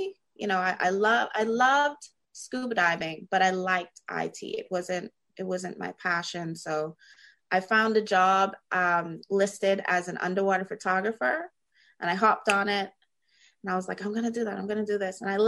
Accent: Nassau, New Providence, Bahamas; I'm from Nassau, so I was born and raised in Nassau. Some of my family is from San Salvador and Crooked Island. And I just recently moved back to San Salvador and I've started building a home

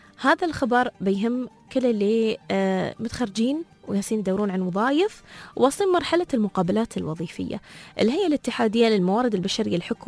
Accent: United Arab Emirates; accent: Emirati; يعني مقابلات الفيديو بتكون باللغة العربية، تحديدا برمستنا بلهجتنا الإماراتية

